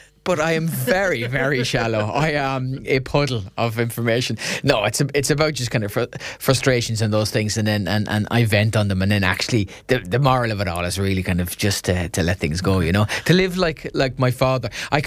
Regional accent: Ireland; as I have over the last 2 years, as an Irish person, you've no control over anything.

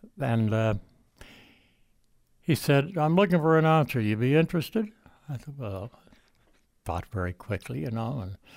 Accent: Charlottetown, Prince Edward Island, Canada; also born or lived in Montreal / Newfoundland; Charlottetown, called me and come on in. So they gave me a bit more money, and I went back because it was my hometown.

